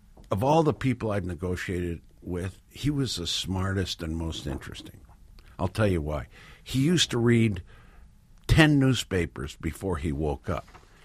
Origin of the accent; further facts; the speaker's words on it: Mexico; I was raised in Mexico, my mother only spoke Spanish to me. My father, when he spoke to me, would speak to me in English.